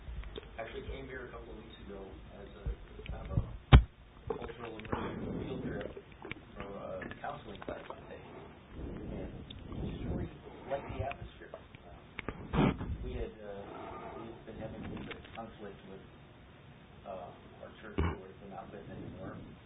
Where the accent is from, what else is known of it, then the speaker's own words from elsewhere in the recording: Midwest, United States; also born or lived in California; now in Raleigh, United States; We came here via California. I grew up in the Midwest. Didn't want to go back to that either